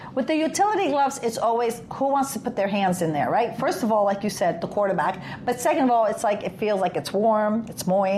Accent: New York City, New York, United States; I'm from New York City, so I was a little afraid of that.

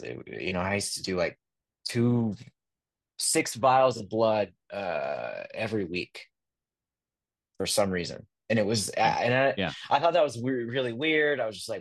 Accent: Amarillo, Texas, United States; So I'm originally from Texas, Amarillo, Texas, which is in the middle of the Panhandle, if people know it.

